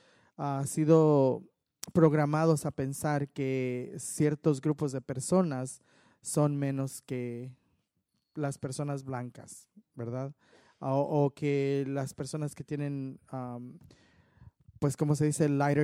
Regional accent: Mexico; Se puede decir, yo como mujer mexicana

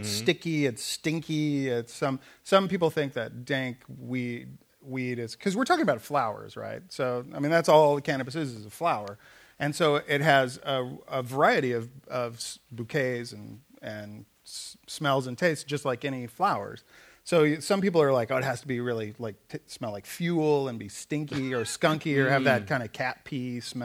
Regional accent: Kansas, United States; I grew up in Kansas.

